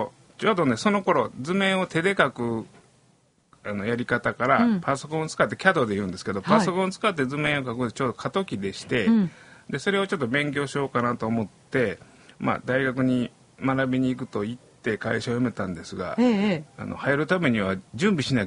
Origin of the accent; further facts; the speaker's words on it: Kyoto, Japan; 二条城の近くに生まれまして、はい、幼稚園から予備校まで二条城の周りをうろうろしておりまして。